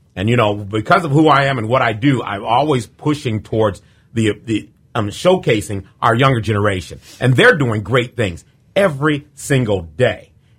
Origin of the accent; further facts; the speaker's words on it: Galesburg, Illinois, United States; My new mindset is treat my hometown like I'm a tourist. That means look for something every day with a tourist mindset. And, man, I mean, Galesburg's got a lot of things.